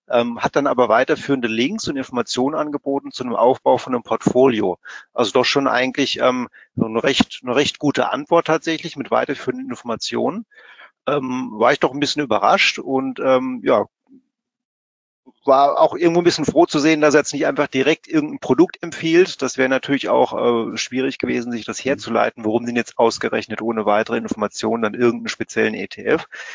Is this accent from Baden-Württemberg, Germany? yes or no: yes; Baden-Württemberg, Germany; bin gern wieder dabei als Schwabe bei euch in Schwabenland.